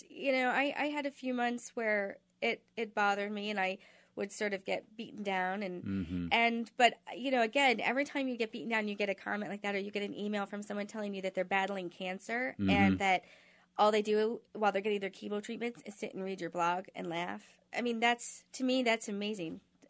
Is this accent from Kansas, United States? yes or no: yes; Kansas, United States; I mean, they know I'm from Kansas.